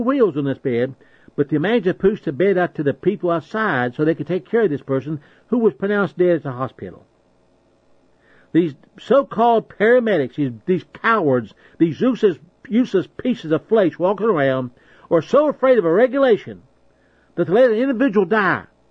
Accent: West Virginia, United States; I was born and reared in West Virginia, of all places. We are a little podunk state with a mean half people in the whole state.

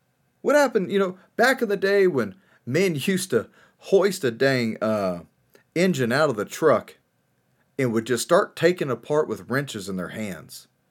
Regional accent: United States; I am an American. I love my country. I love the citizens of my country.

